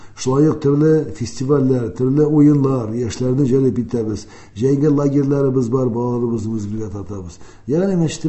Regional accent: Kazan, Tatarstan, Russia; born there; Аннан соң монда күчтеләр Казанга, мин инде Казанда тудым.

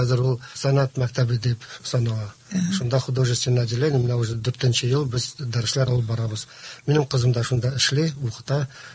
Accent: Uzbekistan; Без борынгы заманда Совет хөкүмәтендә яшәп, Үзбекстанда туып үскәнмен.

